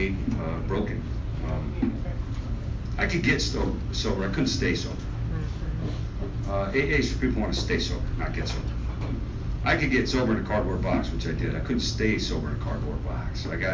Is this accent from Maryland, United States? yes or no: no; Oakland, California, United States; now in San Jose, United States; I live in San Jose, California. I was born and raised in Oakland.